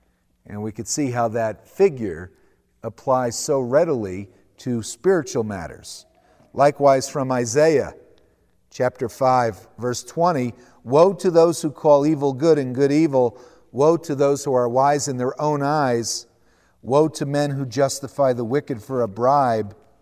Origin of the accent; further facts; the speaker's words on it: New Jersey, United States; I grew up in New Jersey, the Garden State, and I never saw a cow until I was like 15 or so.